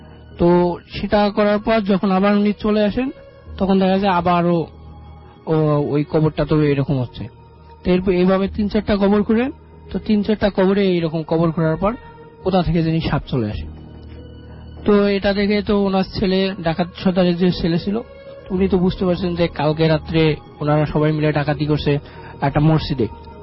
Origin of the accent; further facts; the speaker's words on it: Dhaka, Dhaka Division, Bangladesh; আমি আইওটি ইউনিভার্সিটিতে পড়ি, আমি উত্তরা থেকে এসেছি।